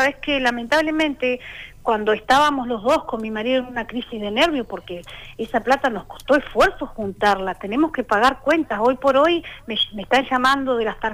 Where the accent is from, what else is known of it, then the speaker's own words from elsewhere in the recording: Cinco Saltos, Río Negro, Argentina; yo soy de acá de Cinco Saltos.